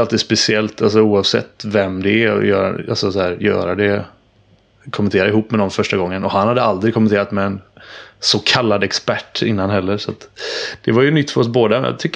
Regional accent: Gothenburg, Västra Götaland County, Sweden; Och jag hade för mig att han var från typ Frölunda-trakten där jag är ifrån.

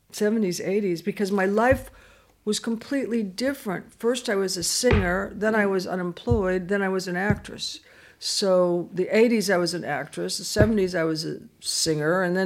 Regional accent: California, United States; My mom had my New York, because I'm from California, my New York number just scribbled next to him.

